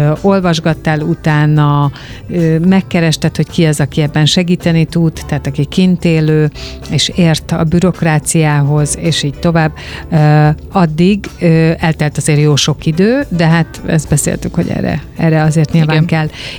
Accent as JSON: {"language": "Hungarian", "country": "Hungary", "said": "valahol magyar vagyok"}